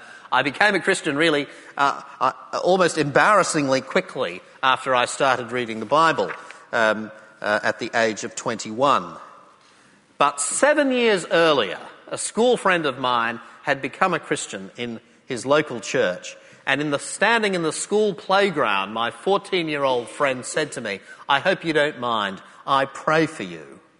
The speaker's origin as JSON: {"language": "English", "country": "Australia", "said": "on the one hand I'm an Australian"}